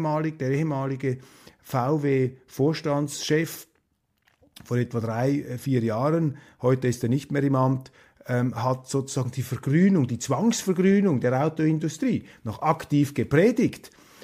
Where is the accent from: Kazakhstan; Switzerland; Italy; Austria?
Switzerland; Und das ist für mich als Schweizer natürlich eine wichtige Information